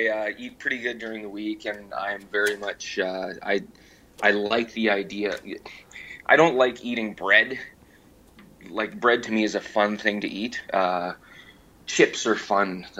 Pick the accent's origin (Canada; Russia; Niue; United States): Canada; I'm Canadian